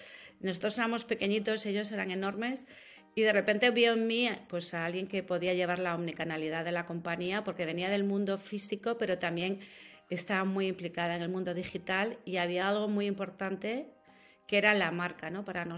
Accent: Vigo, Galicia, Spain; soy una gallega. Ahí, de mi tierra, de Vigo.

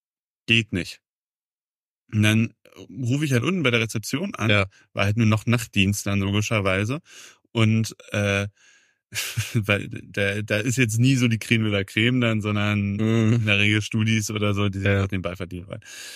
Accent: Hanover, Lower Saxony, Germany; Hannover. Hannover ist meine Heimatstadt.

